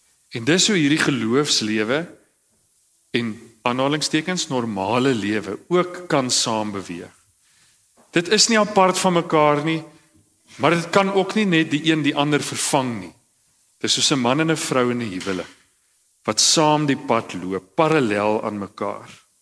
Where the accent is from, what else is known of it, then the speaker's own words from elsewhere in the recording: Cradock, Eastern Cape, South Africa; Sy kom uit 'n mans in Touty uit, ek kom uit Kraddock uit.